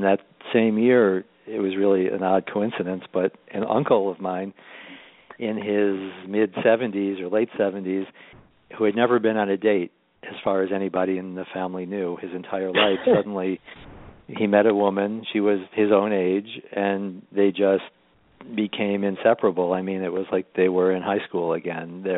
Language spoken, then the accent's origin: English; Rochester, New York, United States; And actually, I grew up in Rochester, so I have, you know, a lot of contacts, and it happens to be a very healthy aging, pro-aging city for some reason.